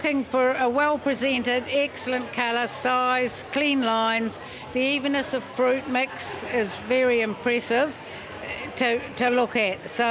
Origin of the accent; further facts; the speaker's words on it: Learfield, Canterbury, New Zealand; from Learfield.